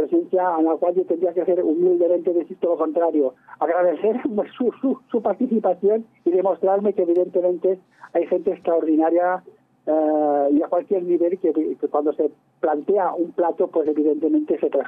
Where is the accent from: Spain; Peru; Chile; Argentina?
Spain; Mallorca, Balearic Islands; yo, pues, sabéis que vengo de una isla de Mallorca, en donde hay un grupo llamado Chuetas, que son descendientes de judíos conversos, y que a lo largo de la historia, hasta recientemente, pues han sido perseguidos, o hemos sido perseguidos de una manera visceral